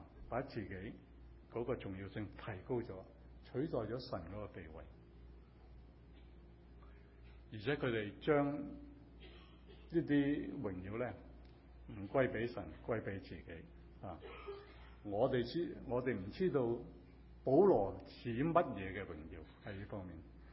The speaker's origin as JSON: {"language": "Chinese", "country": "Hong Kong", "said": "特别我们中国人呢，或者我们香港人呢，是特别喜欢吃东西"}